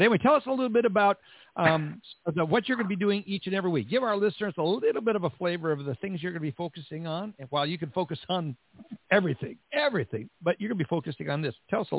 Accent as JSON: {"language": "English", "region": "Minnesota", "country": "United States", "tie": "born or raised there", "also_born_or_lived": "Washington State", "moved": "yes", "lives_now": "Texas, United States", "said": "I grew up in Minnesota and lived up in Washington State for years, and it's Labor Day."}